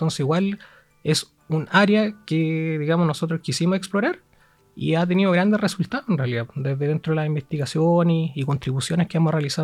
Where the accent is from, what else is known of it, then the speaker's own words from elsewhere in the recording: Coelemu, Ñuble, Chile; now in Chillán, Chile; si bien yo ya llevo tiempo en Chillán, yo provengo de la zona de Coelemu, que es una localidad que está a una hora de Chillán.